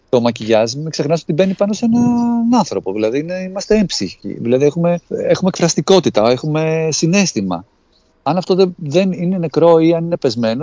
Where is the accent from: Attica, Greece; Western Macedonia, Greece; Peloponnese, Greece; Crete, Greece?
Attica, Greece; Athens; Γεννήθηκα στην Κυψέλη και έμεινα σε όλο το κέντρο της Αθήνας. Κολωνάκι, Γλυφάδα, Κεσαριανή, Πατήσια, Πλατεία Αμερικής, Σύνταγμα, Πλάκα.